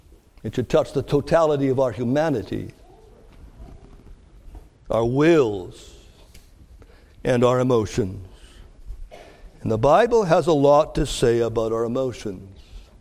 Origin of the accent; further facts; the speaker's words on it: Canada; It happened a couple of times growing up in Canada.